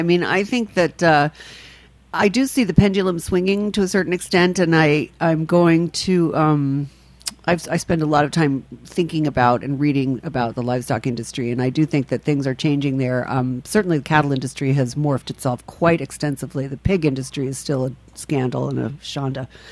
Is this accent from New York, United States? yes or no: yes; New York City, New York, United States; I'm from the Upper West Side of Manhattan.